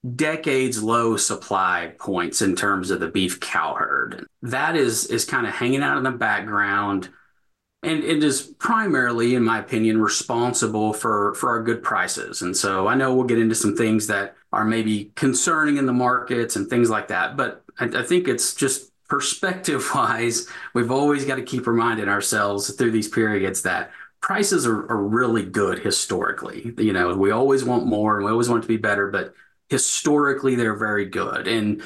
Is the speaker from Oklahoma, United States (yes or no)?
yes; El Reno, Oklahoma, United States; So to keep it a little brief, so I grew up in El Reno, Oklahoma, kind of typical family operation for the area, some wheat, some cows, some yearlings